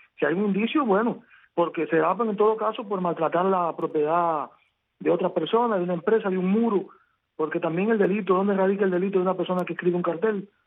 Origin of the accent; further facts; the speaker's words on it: Cuba; como cubano